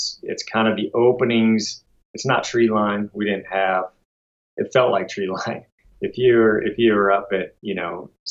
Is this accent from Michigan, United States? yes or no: no; Washington, United States; I came from Washington State, where very limited tags to pull a good spring tag.